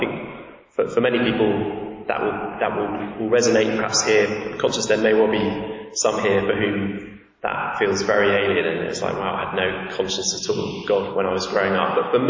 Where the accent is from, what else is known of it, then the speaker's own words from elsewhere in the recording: South West England, United Kingdom; I grew up in Dorset. That's down in the southwest of England. It's a beautiful place. We lived in the middle of a field.